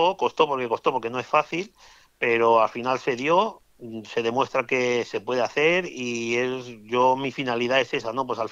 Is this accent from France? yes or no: no; Barcelona, Catalonia, Spain; also born or lived in Melilla; Sí, yo nací en Melilla y ya con... Yo hice la guardería en Barcelona de pequeño, o sea que con un mes ya estaba por aquí yo, en Barcelona.